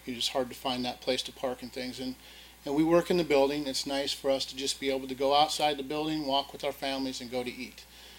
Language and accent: English; Kirkland, Washington, United States; Been a born and raised in Kirkland. 47 years I've been in Kirkland and watched Kirkland change drastically over those many years.